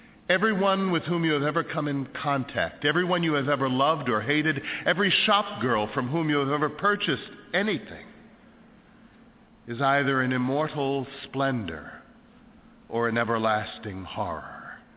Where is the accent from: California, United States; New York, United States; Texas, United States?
New York, United States; Brooklyn; now in Michigan, United States; I grew up in Brooklyn, New York.